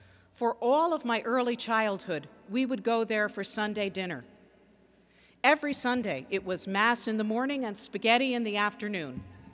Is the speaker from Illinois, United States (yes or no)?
no; New York, United States; moved away; of you know that I am a transplant from New York. I love the West Coast, and the Northwest here is spectacular.